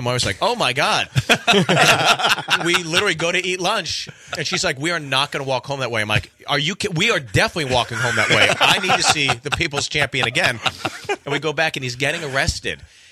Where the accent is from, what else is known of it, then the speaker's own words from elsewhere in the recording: Pittsburgh, Pennsylvania, United States; Pittsburgh.